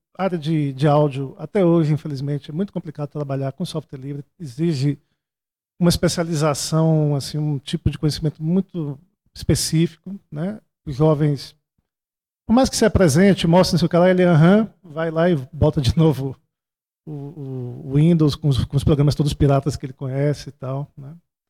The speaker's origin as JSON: {"language": "Portuguese", "country": "Brazil", "said": "A gente como brasileiro não entende, imagine."}